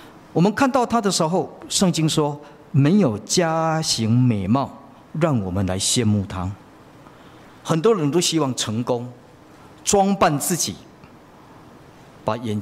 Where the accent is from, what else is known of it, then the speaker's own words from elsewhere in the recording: Taiwan; 我们不过是平凡的在台湾长大